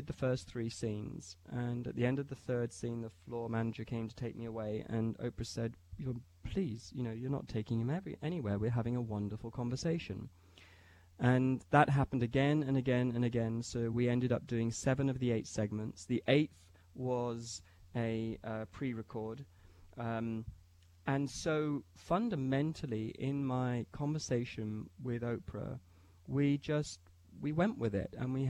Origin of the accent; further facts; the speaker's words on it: Chicago, Illinois, United States; The accent is, I'm not English. I come from Chicago. I find it quite hard to keep up the English accent for longer than an hour or so.